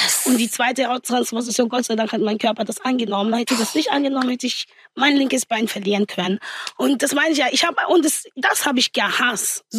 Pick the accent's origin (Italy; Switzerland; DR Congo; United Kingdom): DR Congo; German is a second language; now in Germany; So, ich bin aus Kongo, ich bin ja eh aus einem Armutbezirk groß gewachsen, bin irgendwann in Deutschland gekommen.